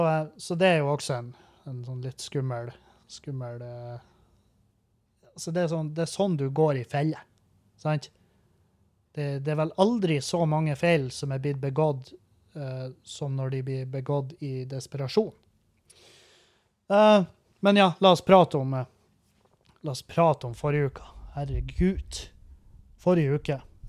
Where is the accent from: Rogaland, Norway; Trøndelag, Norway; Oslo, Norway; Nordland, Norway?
Nordland, Norway; Halsa; Halsa-revyen, der jeg kommer fra